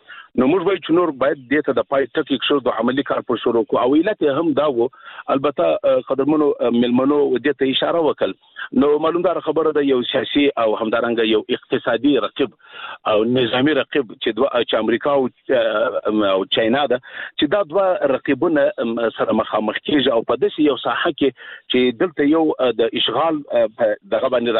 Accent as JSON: {"language": "Pashto", "country": "Afghanistan", "said": "موږ ورته متعهد پاتې یو، موږ افغانان یو."}